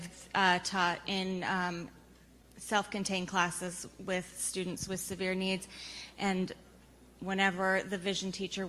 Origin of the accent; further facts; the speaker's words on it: Maryland, United States; I am from St. Mary's County down in Southern Maryland.